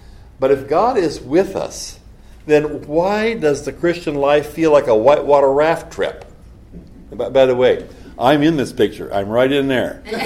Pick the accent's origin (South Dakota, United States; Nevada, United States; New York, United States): South Dakota, United States; My memories of growing up in the Midwest when I was very young made this time of year very special. The families in South Dakota at that time all lived in the same area.